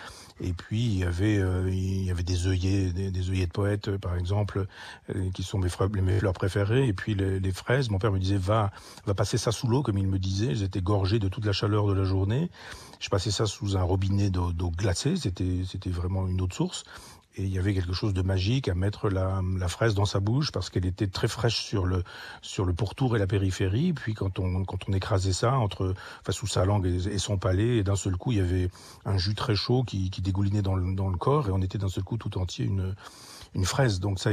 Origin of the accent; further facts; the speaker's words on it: Chambois, Normandy, France; c'est Chambois, mon village natal